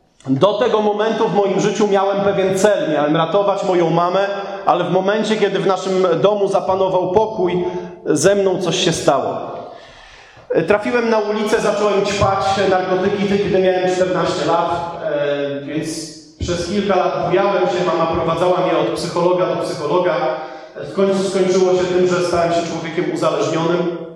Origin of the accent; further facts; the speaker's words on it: Olsztyn, Warmian-Masurian Voivodeship, Poland; moja mama zamieszkała w Olsztynie, ja pochodzę z Olsztyna